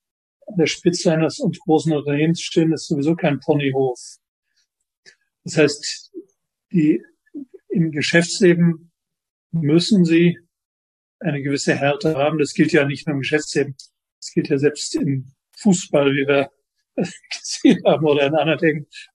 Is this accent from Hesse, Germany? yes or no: no; Cologne, North Rhine-Westphalia, Germany; wenn ich als Kölner zurzeit nach Bochum telefoniere